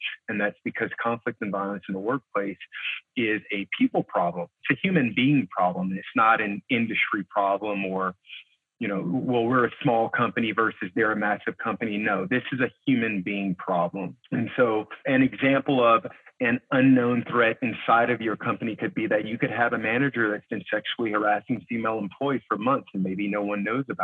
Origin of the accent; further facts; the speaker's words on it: East St. Louis, Illinois, United States; I grew up in East St. Louis, Illinois. It's not the nicest place in the world to grow up, but it's my home. I love it.